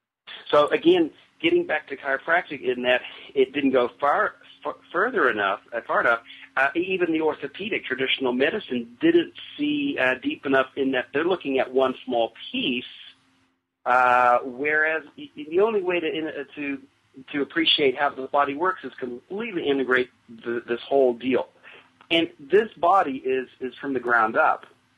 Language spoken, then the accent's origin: English; New Zealand; born there; I was born in New Zealand.